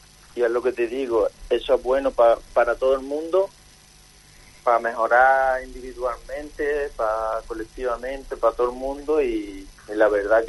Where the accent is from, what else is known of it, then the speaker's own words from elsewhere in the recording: Córdoba, Andalusia, Spain; como un andaluz como yo, que soy de Córdoba